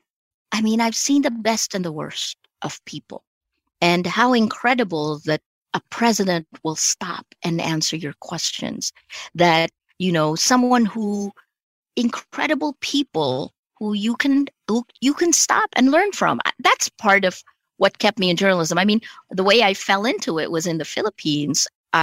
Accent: United States; moved away; Also, for me, I felt sarcasm was kind of mean growing up in America. And so when I got here

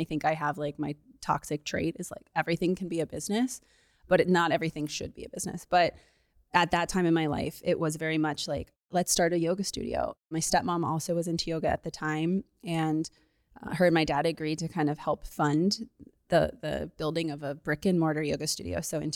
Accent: Colorado, United States; And I'm from Colorado.

